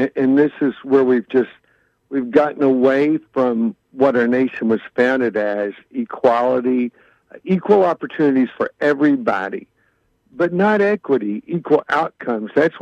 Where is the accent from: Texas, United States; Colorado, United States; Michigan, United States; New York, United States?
Texas, United States; Glen Rose; I was brought up in Glen Rose, Texas, and I went to college at Tarleton.